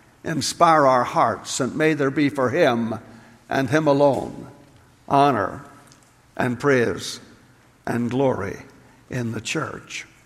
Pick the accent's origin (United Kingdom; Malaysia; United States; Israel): United Kingdom; Belfast, Northern Ireland; When I was a little boy growing up in Ireland, I first heard about John the Baptizer, John the Baptist, sitting in Sunday school, in a little mission school, little mission Sunday school in Belfast.